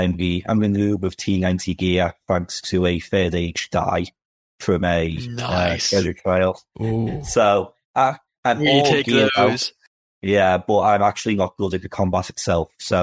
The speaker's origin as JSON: {"language": "English", "town": "Liverpool", "region": "North West England", "country": "United Kingdom", "accent": "Liverpool", "said": "I'm from Liverpool, hence the accents."}